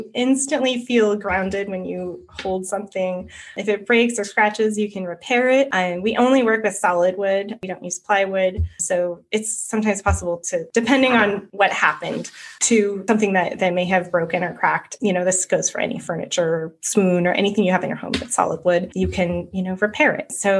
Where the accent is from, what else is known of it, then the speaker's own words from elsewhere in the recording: California, United States; I am originally from California.